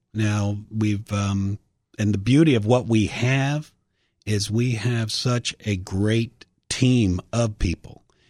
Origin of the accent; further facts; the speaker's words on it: Hightstown, Maryland, United States; I grew up in a little town, Hightstown, Maryland, which is about halfway between Gaithersburg and Frederick off 270.